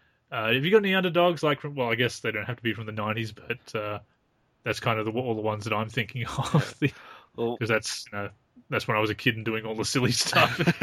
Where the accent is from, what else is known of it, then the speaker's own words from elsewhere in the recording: Australia; But we're Australian, we can't say that.